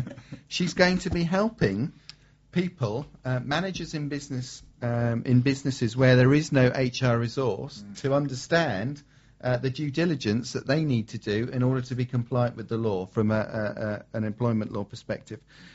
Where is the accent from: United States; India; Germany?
Germany; My thing was sort of Tonka toys, and I grew up in Germany, so my thing was Playmobil, that came over here afterwards.